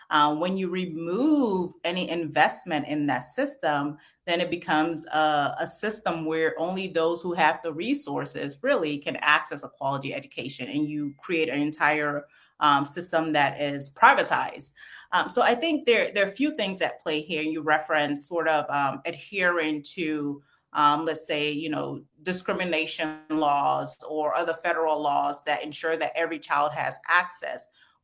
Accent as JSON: {"language": "English", "town": "Saint Paul", "region": "Minnesota", "country": "United States", "tie": "born or raised there", "said": "I grew up in St. Paul, Minnesota"}